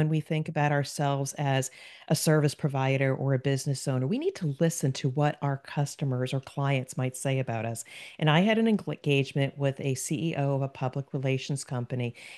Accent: New Jersey, United States; now in Cincinnati, United States; And if you listen to my accent, I am a Jersey girl, but transplanted to the beautiful state of Ohio, Cincinnati, an amazing town.

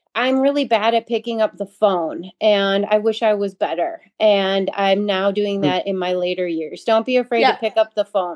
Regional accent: Wisconsin, United States; I love what Jordan said, but I would add on, because I'm from Wisconsin, and yeah.

